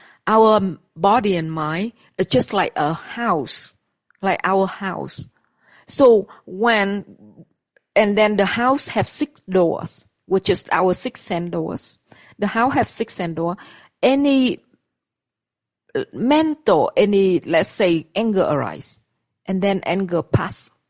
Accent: Vietnam; Like, I'm not talking about English, or I'm from Vietnam, so or Vietnamese, or English, or whatever, or Thai, right?

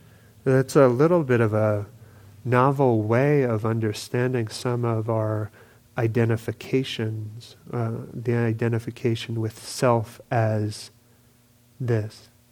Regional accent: New York, United States; I grew up in New York. My parents were, I was out here, but my parents were there on 9/11.

